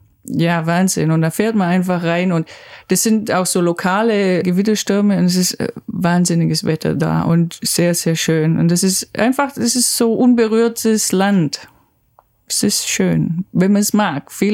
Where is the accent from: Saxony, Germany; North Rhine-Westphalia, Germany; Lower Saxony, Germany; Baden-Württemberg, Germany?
Baden-Württemberg, Germany; moved away as an adult; also born or lived in Sydney; now in Australia; ich komme aus dem Schwabenland und fahre jetzt Zug im australischen Outback.